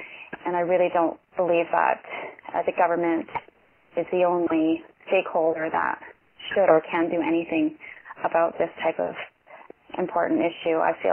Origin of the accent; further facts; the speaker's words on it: Edmonton, Alberta, Canada; So just about me, I'm from Edmonton, Alberta, and I've lived here since 1991.